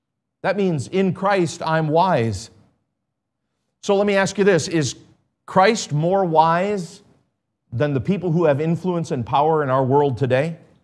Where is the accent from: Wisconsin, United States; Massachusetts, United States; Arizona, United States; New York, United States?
Wisconsin, United States; I know. I'm from Wisconsin too, but I didn't notice that until I moved somewhere else and I realized, boy, I sound weird.